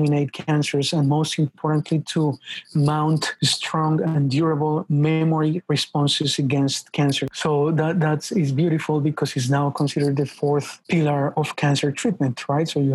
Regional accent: Colombia; moved away as an adult; now in United States; Yes, I was born in Colombia. So I lived there for 23 years, you know

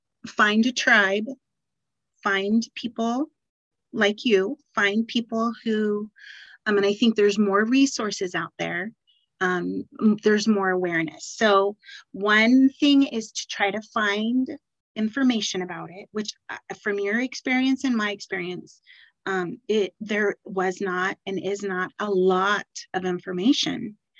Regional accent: Oregon, United States; So I grew up in Oregon, and Oregon is so lush and green.

